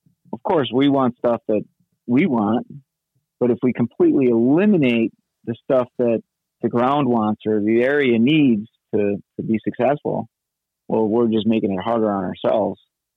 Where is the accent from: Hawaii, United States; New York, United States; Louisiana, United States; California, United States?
New York, United States; I grew up on Oneida Lake, and when they switched from dirt to salt, it killed every oak tree on the street.